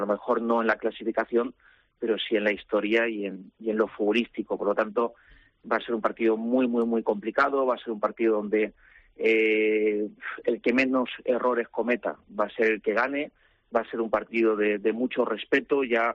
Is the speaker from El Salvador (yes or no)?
no; Alicante, Valencian Community, Spain; yo soy alicantino y sé cómo es la afición de Alicante